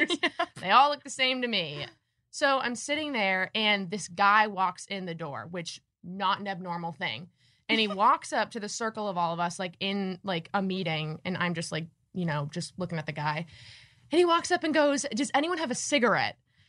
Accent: Ireland; I'm like, hi guys, I'm Irish.

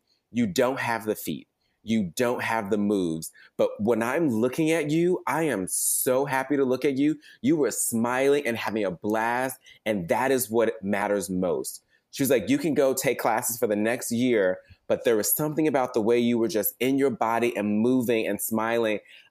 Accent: the South, United States; being a Black boy growing up in the South, you know, like you're supposed to be a man and girls dance and don't be feminine.

